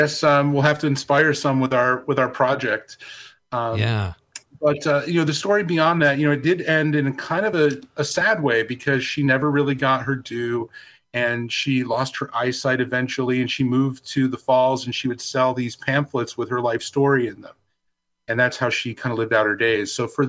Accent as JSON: {"language": "English", "town": "Frankfort", "region": "New York", "country": "United States", "tie": "born or raised there", "said": "I remembered Annie because when I was younger, I grew up in near Utica, New York, in a little town called Frankfort, if anyone is familiar."}